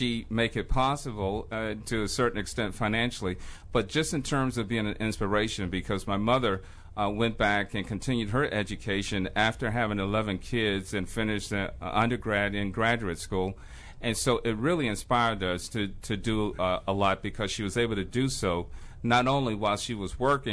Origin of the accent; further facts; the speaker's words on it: Washington, District of Columbia, United States; Well, growing up in Washington, D.C., and attending the Washington, D.C. public schools could have been characterized as a challenge back then.